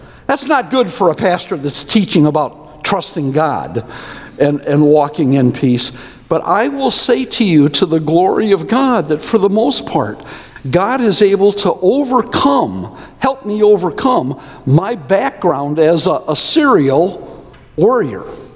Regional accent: Pontiac, Michigan, United States; Well, I have to admit, when I grew up in Pontiac, Michigan, I used to read a magazine

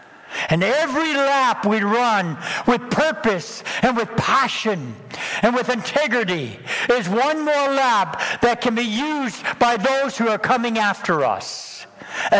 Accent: Bancroft, Ontario, Canada; I grew up in Bancroft. I was quiet, shy, had a speech impediment.

